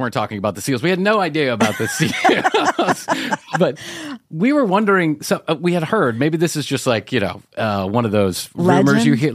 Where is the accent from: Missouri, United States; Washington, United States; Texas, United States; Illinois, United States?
Illinois, United States; Chicago; now in Atlanta, United States; I grew up in Chicago and minus one is that's even cold for a guy from Chicago.